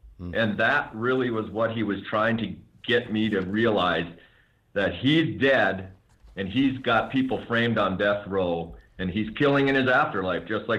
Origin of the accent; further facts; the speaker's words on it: Montana, United States; ended up in my home state, Montana.